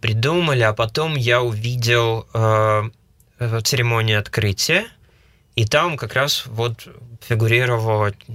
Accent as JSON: {"language": "Russian", "town": "Novosibirsk", "region": "Novosibirsk Oblast", "country": "Russia", "said": "Я из Новосибирска."}